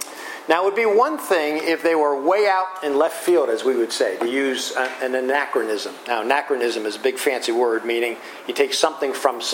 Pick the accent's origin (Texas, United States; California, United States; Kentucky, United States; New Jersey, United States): New Jersey, United States; Now, growing up on the Jersey Shore, as I have all my life, around the water all the time, around the boats all the time